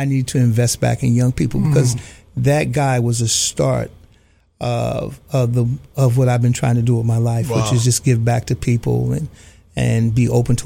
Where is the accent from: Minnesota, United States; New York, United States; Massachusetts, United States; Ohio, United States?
New York, United States; New York City; I grew up in the South Bronx. I grew up in the projects.